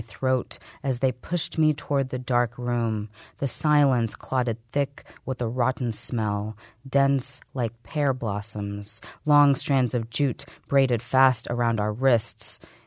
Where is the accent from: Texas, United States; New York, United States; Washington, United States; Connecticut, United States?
Texas, United States; Midland; I grew up in West Texas in Midland, in the Midland-Odessa area.